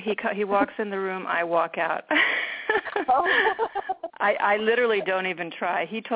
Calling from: Rhode Island, United States; I'm calling from Rhode Island.

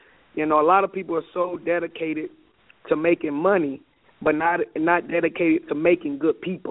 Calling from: Pensacola, Florida, United States; I'm from Pensacola, Florida.

